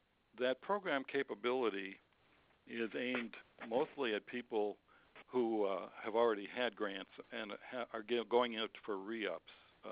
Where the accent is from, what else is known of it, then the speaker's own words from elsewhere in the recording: Chicago, Illinois, United States; I grew up in Chicago, too